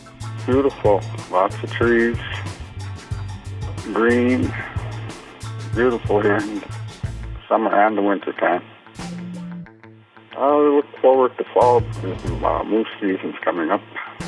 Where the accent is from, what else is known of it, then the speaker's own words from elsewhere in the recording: Anvik, Alaska, United States; I'm from Anvik, Alaska. I'm the mayor of Anvik. It's just a nice little town, quiet on the river, Anvik River in Yukon, where they merge.